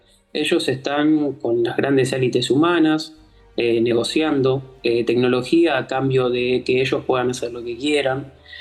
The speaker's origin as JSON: {"language": "Spanish", "region": "Buenos Aires", "country": "Argentina", "said": "No, yo soy de Buenos Aires. De Buenos Aires."}